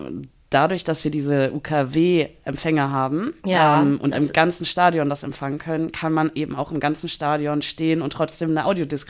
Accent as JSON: {"language": "German", "region": "Lower Saxony", "country": "Germany", "said": "Ich komme ja aus Niedersachsen"}